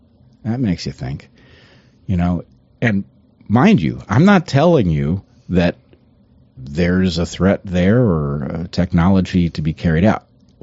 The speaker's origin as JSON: {"language": "English", "country": "United States", "said": "I'm an American. I don't owe any allegiance to Benjamin Netanyahu."}